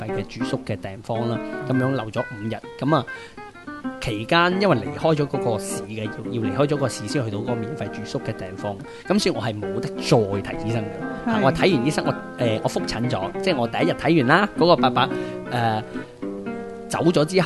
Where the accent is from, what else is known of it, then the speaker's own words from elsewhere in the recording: China; 我哋中國人有一個優勝之處就係佢哋日本人用好多嘅。漢字